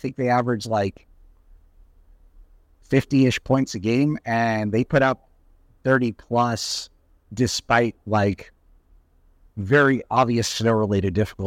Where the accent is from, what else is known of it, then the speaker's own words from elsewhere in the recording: New York, United States; I'm from New York, and people don't have guest rooms in New York.